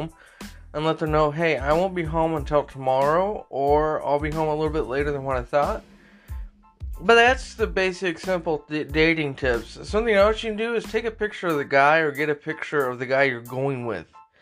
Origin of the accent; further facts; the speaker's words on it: United States; you know, for me as an American citizen, I would be very pissed off